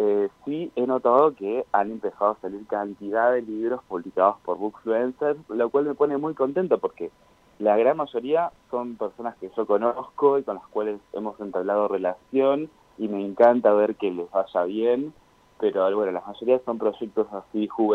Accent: Entre Ríos, Argentina; now in Córdoba, Argentina; Yo que soy de Entre Ríos y vivo en Córdoba

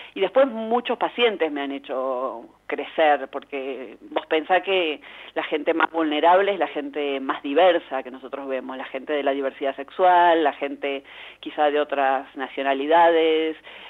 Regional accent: La Plata, Buenos Aires Province, Argentina; Yo soy de La Plata

